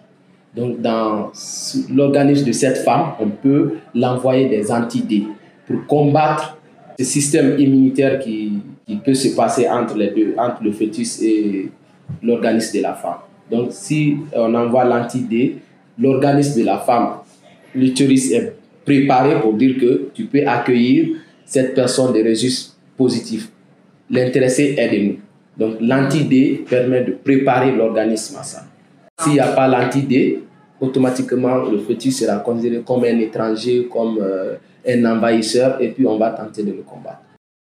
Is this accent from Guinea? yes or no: yes; Guinea; surtout chez nous en Guinée ici